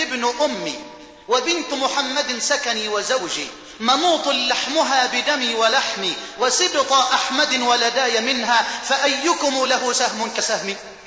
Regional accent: Egypt; اللهم اجعل بلدنا مصر واحة للأمن والأمان، وجميع بلاد

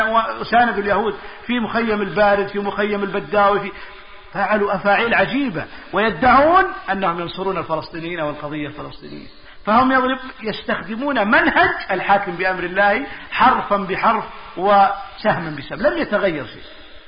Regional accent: Saudi Arabia; عندنا في السعودية وفي اليمن يرجعون إلى هذا

